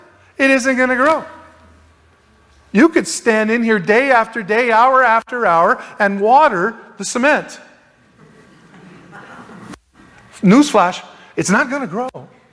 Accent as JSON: {"language": "English", "country": "United States", "said": "I mean, as an American, you walk around and you just go, this would never pass inspection."}